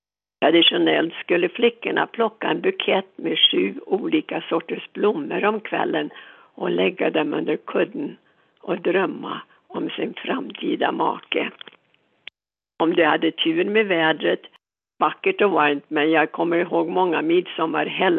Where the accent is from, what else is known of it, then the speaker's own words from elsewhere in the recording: Sweden; Midsommar var min favorithelg när jag växte upp i Sverige.